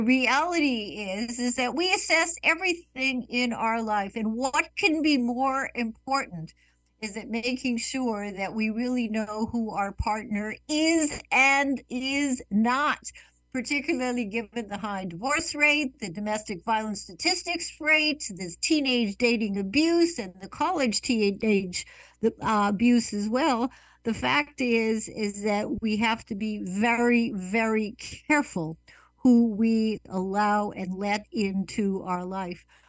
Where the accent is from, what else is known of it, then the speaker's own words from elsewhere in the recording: Winnipeg, Manitoba, Canada; when I was a little girl growing up in Winnipeg, Canada